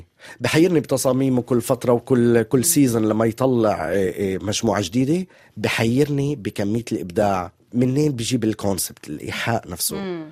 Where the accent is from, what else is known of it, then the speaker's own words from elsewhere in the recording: Palestine; ليش ما نكون 20 فلسطيني بقلب باريس بأسبوع الموضة؟